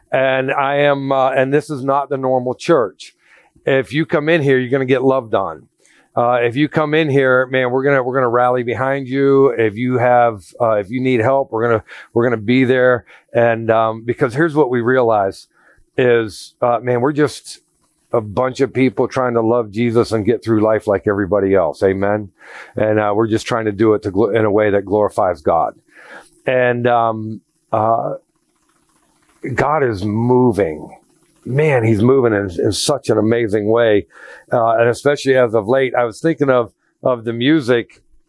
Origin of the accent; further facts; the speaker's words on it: Ohio, United States; moved away as an adult; also born or lived in Raleigh, North Carolina; now in Springfield, United States; We moved from Raleigh, North Carolina. We're originally from Ohio, just so you know. But we moved from Raleigh, North Carolina to Springfield, Missouri.